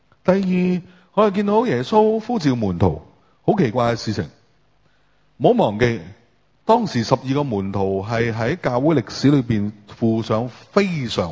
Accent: Hong Kong; 我哋香港人好现实噶。

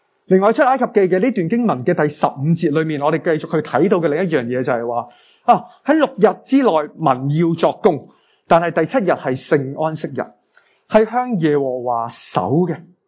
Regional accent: Hong Kong; 我们香港人成日所讲的那种什么叫餐稳餐食餐餐清

